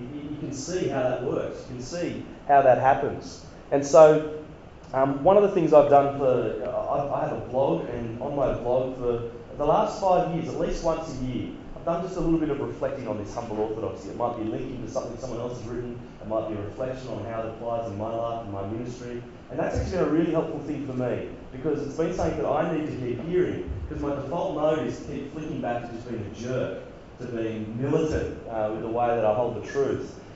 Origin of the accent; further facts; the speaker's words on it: New South Wales, Australia; now in Sydney, Australia; as I grew up on the Central Coast, and for quite a while I was very close to Sydney and lots of networks into Sydney.